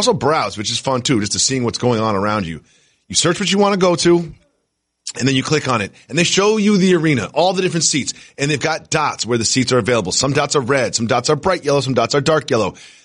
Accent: Amherst, Massachusetts, United States; I grew up in Amherst, Massachusetts. Growing up, the Red Sox were always on my television.

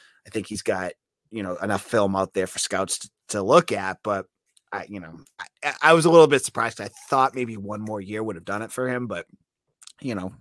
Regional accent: Massachusetts, United States; Yeah, I mean, I'm also from Massachusetts

